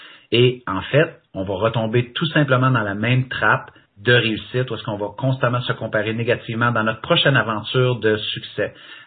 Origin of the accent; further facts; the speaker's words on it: Quebec, Canada; accent: Québécois; Génial, si on comprit mon accent québécois.